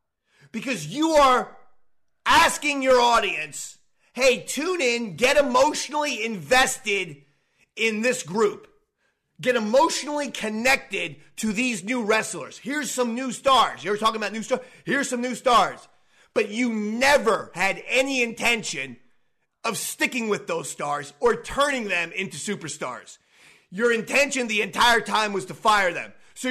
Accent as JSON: {"language": "English", "region": "New Jersey", "country": "United States", "tie": "born or raised there", "said": "I grew up in New Jersey. I've been a WWE fan since in 1984, okay?"}